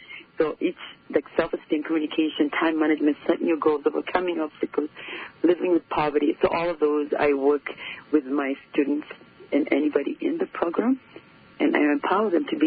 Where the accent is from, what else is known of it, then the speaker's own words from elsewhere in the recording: Kenya; And I was born in Kenya, and in Kenya, in my country, I think one of the biggest things that we grow up with is the family support.